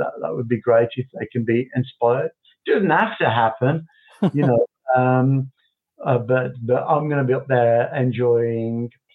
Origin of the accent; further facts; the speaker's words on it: United Kingdom; obviously being British, you know … whatever.